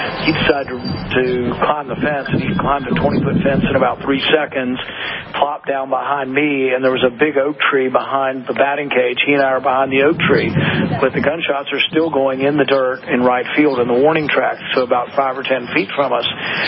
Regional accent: the South, United States; I grew up in the South. I'm used to hearing an occasional shotgun

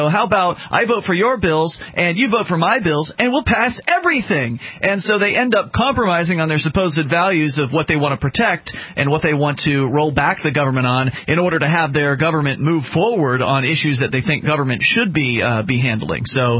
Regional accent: Florida, United States; I was from Florida and now we're in New Hampshire.

